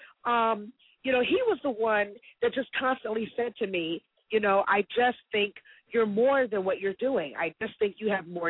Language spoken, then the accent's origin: English; Atlanta, Georgia, United States; You know, I was raised on Spelman's campus. So I was raised in a deep sisterhood.